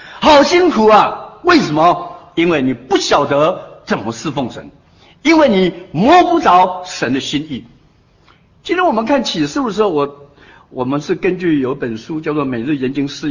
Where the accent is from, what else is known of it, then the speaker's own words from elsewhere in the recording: China; 我常说，我们中国人啊，哇，很会读书